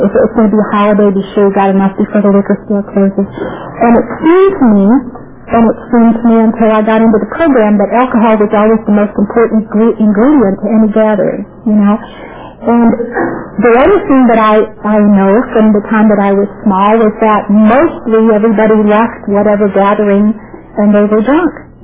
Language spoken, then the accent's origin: English; Chicago, Illinois, United States; I was born in Chicago, Illinois, and I lived in a Polish and Czechoslovakian neighborhood.